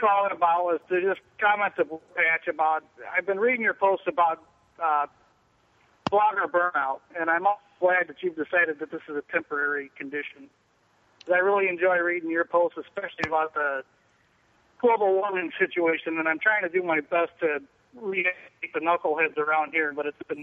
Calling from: Massachusetts, United States; but I'm really calling from Massachusetts.

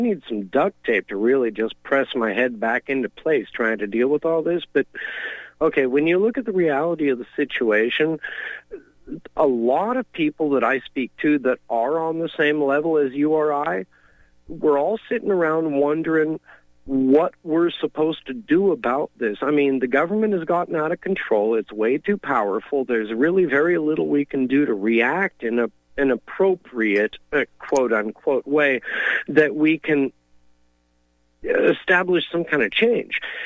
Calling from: California, United States; I'm calling in from California

